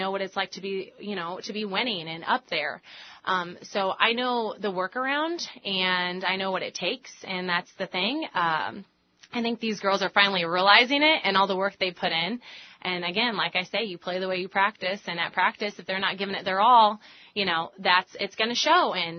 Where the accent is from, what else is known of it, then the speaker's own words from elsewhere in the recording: Carlinville, Illinois, United States; I'm from Carlinville.